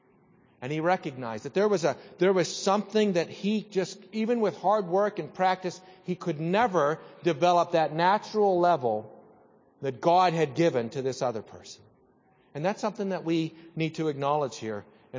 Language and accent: English; Pittsburgh, Pennsylvania, United States; oh, to my dad's everlasting chagrin, growing up in Pittsburgh, and you like the Oakland Raiders.